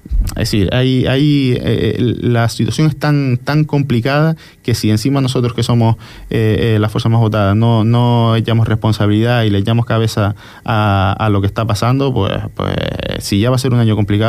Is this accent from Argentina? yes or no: no; El Cotillo, Canary Islands, Spain; yo siempre pongo el mismo ejemplo, que yo soy del Cotillo